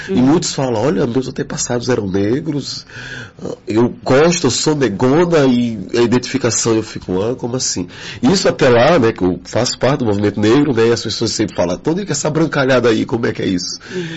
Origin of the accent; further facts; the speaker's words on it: Aracaju, Sergipe, Brazil; moved away; eu não sou daqui, eu sou lá do Nordeste, estou aqui há 3 anos.